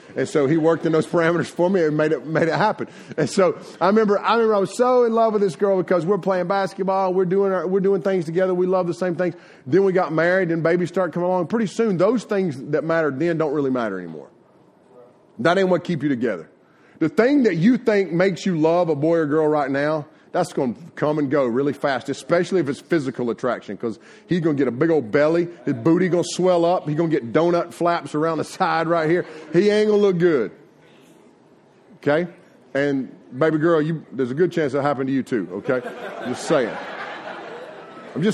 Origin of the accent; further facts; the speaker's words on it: North Carolina, United States; I'm from North Carolina, born and raised.